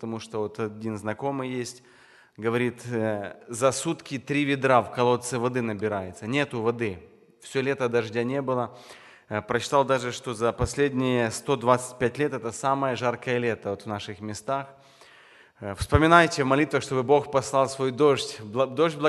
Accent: Rivne, Rivne Oblast, Ukraine; У нас на Украине сейчас, откуда я приехал, я сам из Украины, из города Ровно

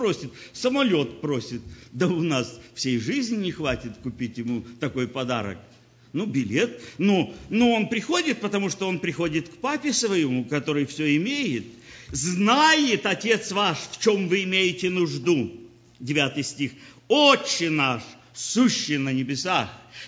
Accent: Ukraine; я украинец по принадлежности национальной.

